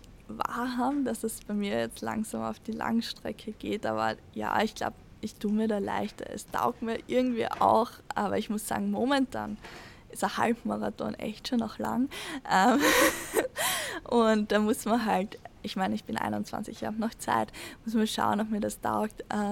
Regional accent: Austria; Einfach auch aufzeigen, dass man auch als Österreicherin da vielleicht Richtung Mittelfeld mitlaufen kann.

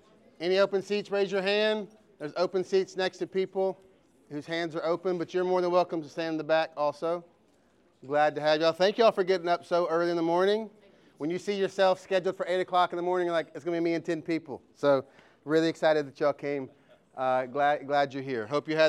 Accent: Georgia, United States; accent: South Georgia; That's not just my South Georgia accent. We are about 18 miles away from Florida on 75. So if you've ever gone to Orlando, you've probably driven through my hometown

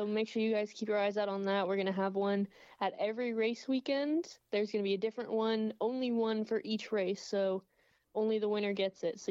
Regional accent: Wylie, Texas, United States; I am from Wiley, Texas, just down the road from drag racing legend Ronnie Young.

